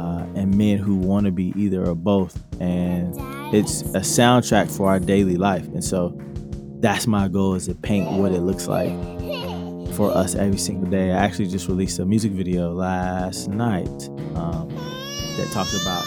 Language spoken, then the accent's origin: English; Dayton, Ohio, United States; also born or lived in Los Angeles / New York; My wife and I, we used to live in Los Angeles, and we were in New York, and now we're back in my hometown, Dayton, Ohio.